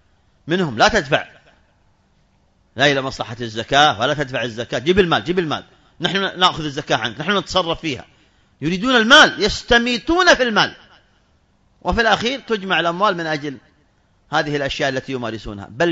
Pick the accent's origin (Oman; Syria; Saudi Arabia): Saudi Arabia; لما حدثت الأحداث في الخبر عندنا في المملكة العربية السعودية